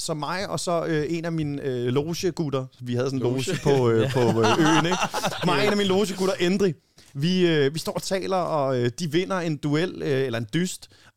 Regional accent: Amager, Capital Region of Denmark, Denmark; fordi jeg er fra Amager, så siger jeg tingene, Amager.

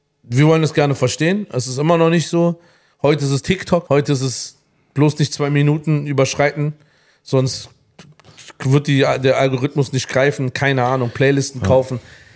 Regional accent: Berlin, Germany; wir kommen aus Berlin. Mhm. Berlin, wir sind in West-Berlin groß geworden. Wir sind mit den Amis groß geworden.

